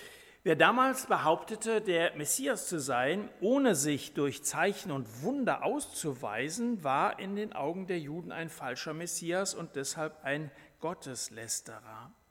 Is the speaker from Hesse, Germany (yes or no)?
yes; Dillenburg, Hesse, Germany; in Dillenburg, meine Heimatstadt.